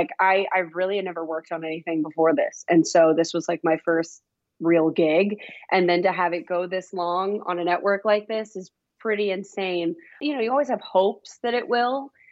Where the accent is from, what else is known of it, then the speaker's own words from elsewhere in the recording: Dallas, Texas, United States; And then did a little bit in my hometown of Dallas, Texas.